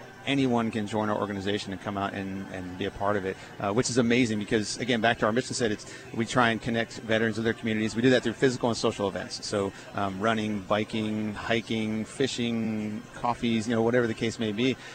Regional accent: Rhode Island, United States; born there; I was born in Rhode Island, so so I guess by birth I'm a Yankee

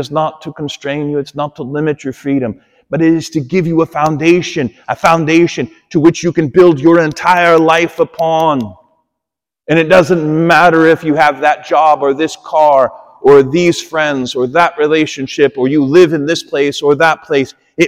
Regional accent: Kansas, United States; Growing up in Wyandotte County, everybody knows you.

